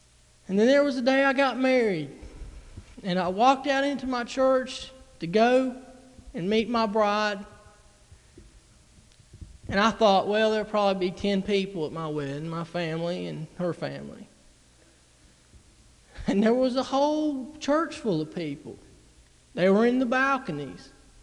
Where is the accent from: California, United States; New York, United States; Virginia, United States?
Virginia, United States; Roanoke; And I'm from Roanoke, and Vinton and Roanoke are practically the same thing.